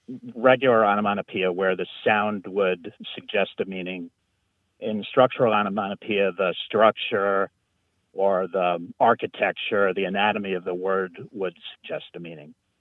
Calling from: Elmira, New York, United States; I'm calling from Elmira, New York.

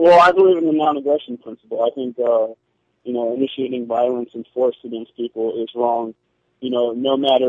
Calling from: Hawaii, United States; I'm calling from Maui.

